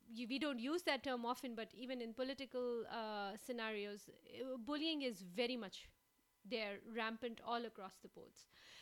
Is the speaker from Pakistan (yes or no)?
yes; Pakistan; as a child, I was bullied as well in school. And growing up in Pakistan